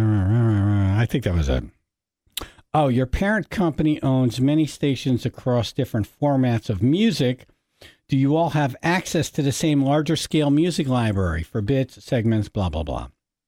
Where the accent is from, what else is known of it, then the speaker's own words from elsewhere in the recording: New York, United States; But growing up outside of New York City, Dan Ingram was the best top 40 DJ in the history of top 40 format.